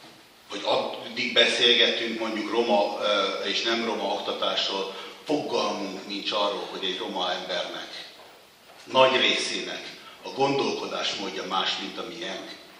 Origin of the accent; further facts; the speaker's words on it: Aquincum, Budapest, Hungary; mert én a Aquincumba, az Almási Balogh Loránd féle gázjári lakótelep mellett születtem, és oda jártam óvodába.